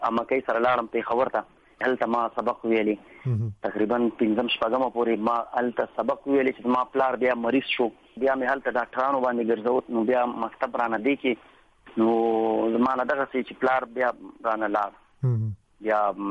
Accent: Jalalabad, Nangarhar, Afghanistan; born there; زه په جلال آباد ښار کې پیدا شوم، په ریګ شامت خان منطقه یو کلی ورته وایي په هغه ځای کې پیدا شوم.

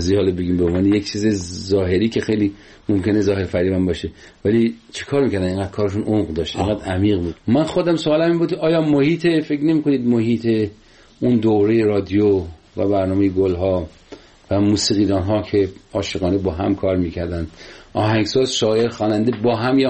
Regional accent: Sangsar, Semnan, Iran; غذای سنتی ولایت ما سنگسر، یکی از دهات شمال سمنان

